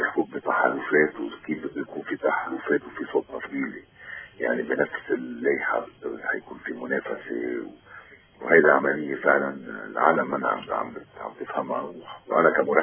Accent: Lebanon; إيه أكيد رحت أنا رحت كمواطن لبناني

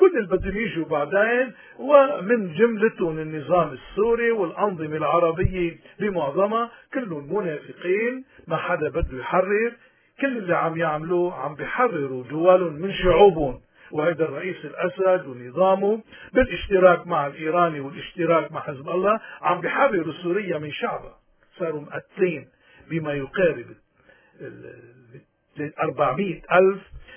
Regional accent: Lebanon; الحل بلبنان لا يمكن يتم إلا ما نرجع كلبنانيين كدولة لبنانية نلتزم باتفاقية الهدنة

